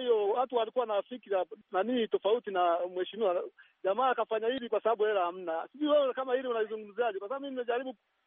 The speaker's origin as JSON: {"language": "Swahili", "country": "Tanzania", "said": "mimi napata shida kama Mtanzania"}